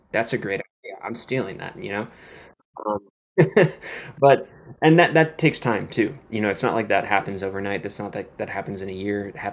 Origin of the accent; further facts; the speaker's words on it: Wisconsin, United States; now in Chicago, United States; I'm from Wisconsin originally, so I'm close to family, which is nice.